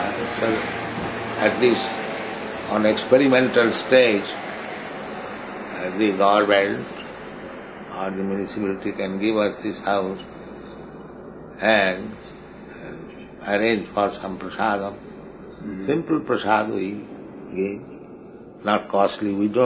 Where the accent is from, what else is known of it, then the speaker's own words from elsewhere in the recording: India; I came from India alone.